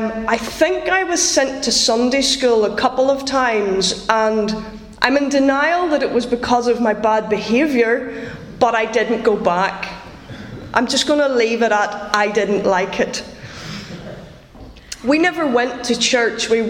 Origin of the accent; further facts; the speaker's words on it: Kells, Northern Ireland, United Kingdom; born or raised there; also born or lived in Ballymena